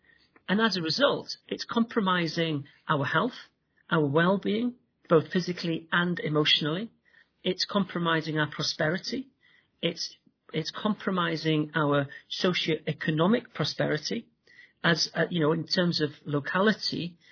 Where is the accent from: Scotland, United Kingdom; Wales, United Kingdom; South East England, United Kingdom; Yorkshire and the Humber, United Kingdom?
Wales, United Kingdom; I'm from North Wales, and I worked as what we called a challenge advisor in North Wales